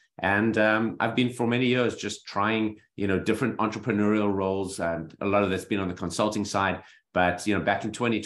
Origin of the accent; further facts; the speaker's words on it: South Africa; moved away as an adult; also born or lived in Boston; now in United States; I grew up in South Africa and always loved the idea of innovation.